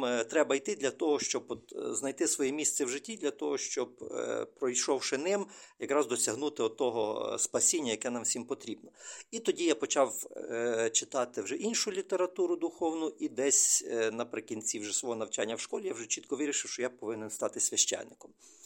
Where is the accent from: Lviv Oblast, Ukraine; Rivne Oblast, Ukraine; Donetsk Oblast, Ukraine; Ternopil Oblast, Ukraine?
Ternopil Oblast, Ukraine; Pidvolochysk; born there; Ну, я народився на Тернопільщині, в місті Підволочиськ